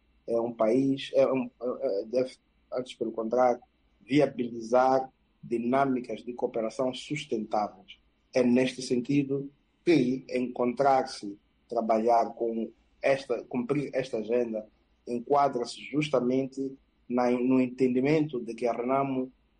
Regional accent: Mozambique; assumir a responsabilidade que nós temos como país e como moçambicanos

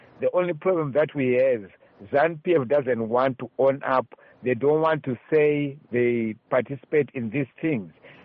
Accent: Mabvuku, Harare, Zimbabwe; I come from Mabuku.

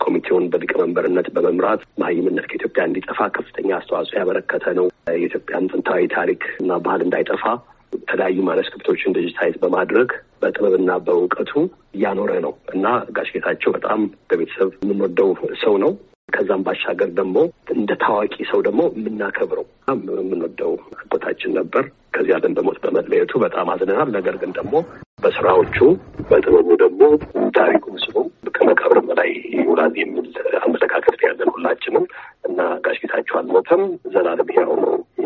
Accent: Ohio, United States; እኔ እዚህ አሜሪካን ሀገር ነው ተወልጄ ያደግኩት።

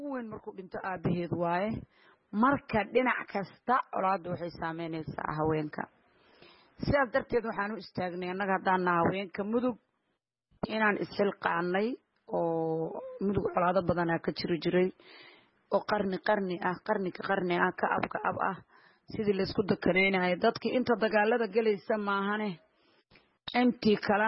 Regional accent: Galmudug, Somalia; reer Bulaani reer Galmudug baynu nahay

